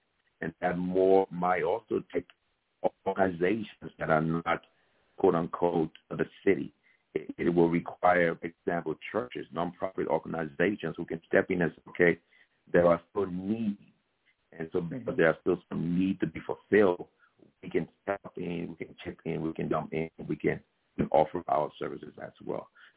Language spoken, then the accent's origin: English; Liberia; now in United States; Personally, I was born in Liberia, West Africa. I was born to an African-American father from North Carolina and a Liberian mother. I spent most of my life in Liberia